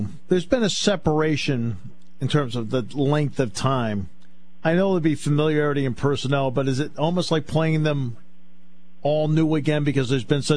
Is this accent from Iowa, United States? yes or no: no; Connecticut, United States; When I was growing up in Connecticut, there was the little three, Wesleyan, Amherst, and Williams.